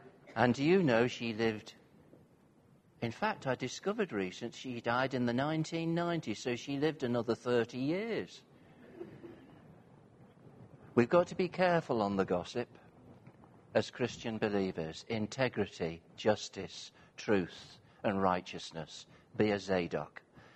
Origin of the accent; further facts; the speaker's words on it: North West England, United Kingdom; But the village I grew up in Cheshire, everybody knew everybody else's business.